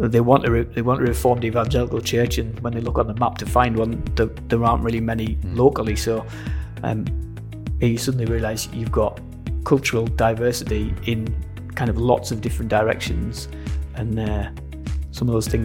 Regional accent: Sunderland, North East England, United Kingdom; also born or lived in Doncaster; I grew up in Sunderland, which is about half an hour up the A19 from here. I grew up there in a Christian family, went to church there, became a Christian at 13.

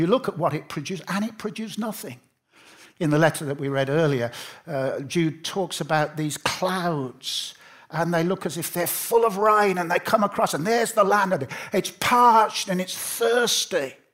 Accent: Birmingham, West Midlands, United Kingdom; I grew up in Birmingham, and my dad worked in a factory, and he had 1 week's holiday a year, and we always came to Blackpool.

